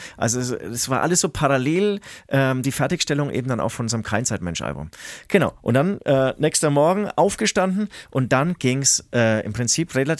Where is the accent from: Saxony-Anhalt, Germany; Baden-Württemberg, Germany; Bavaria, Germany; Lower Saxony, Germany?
Bavaria, Germany; Nuremberg; im Großen und Ganzen kommen wir halt aus dem Nürnberger Raum